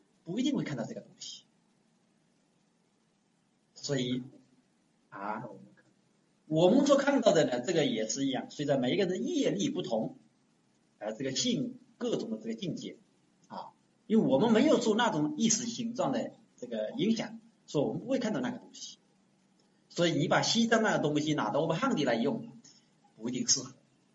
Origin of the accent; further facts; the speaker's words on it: Wenzhou, Zhejiang, China; 我们温州人并不是很喜欢吃辣的